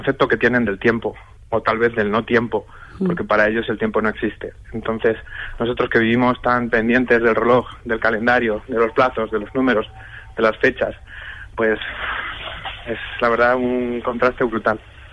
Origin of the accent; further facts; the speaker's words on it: Toledo, Castilla-La Mancha, Spain; bueno, es mi tierra, por supuesto, yo soy toledano